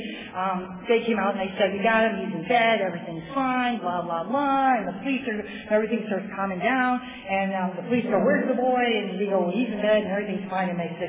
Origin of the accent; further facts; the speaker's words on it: Ireland; It's because I'm Irish, and she doesn't like Irish people.